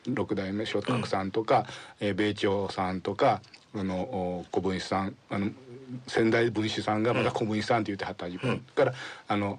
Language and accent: Japanese; Ikeda, Osaka, Japan; で、ほとんど大阪の池田で育って。